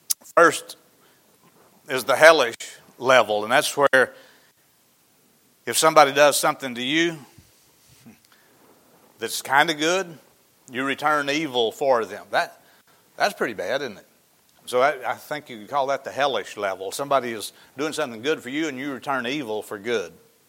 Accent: Arkansas, United States; where I grew up in Izzard County, we had all gravel roads back in the 50s and 60s just about, and everybody pretty well knew each other in the whole county

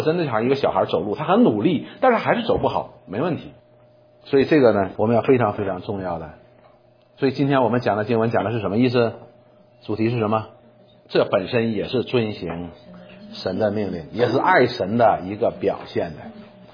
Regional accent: China; now in abroad; 有很多人都责怪我们中国人，觉得说中国人哎呀出门的时候给后边人不拉个门

